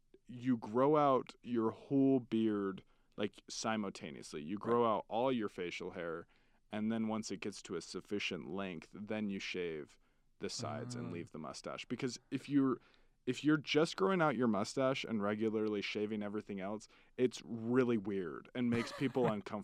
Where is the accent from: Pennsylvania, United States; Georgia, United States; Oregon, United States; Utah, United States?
Utah, United States; Ogden; So a little bit about me. I'm from Ogden, Utah. I am 22 years old and single.